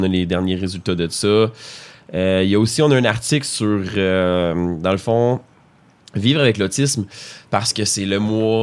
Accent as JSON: {"language": "French", "town": "Lorrainville", "region": "Quebec", "country": "Canada", "tie": "born or raised there", "said": "Puis moi, j'ai grandi à Lorrainville, tu sais. Fait que moi, ça a toujours été Lorrainville."}